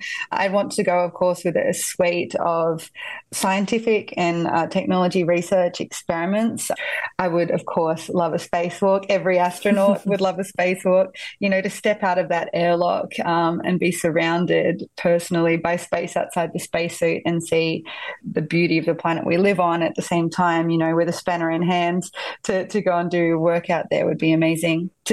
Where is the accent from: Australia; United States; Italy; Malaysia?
Australia; I never thought I'd have the chance to do so representing my home country.